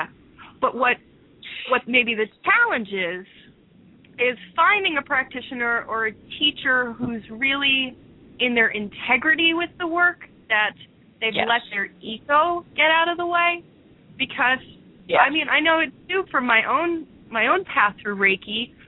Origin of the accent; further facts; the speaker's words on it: New Jersey, United States; now in Seattle, United States; I mean, I came from New Jersey to Seattle almost 12 years ago because I really had a vision.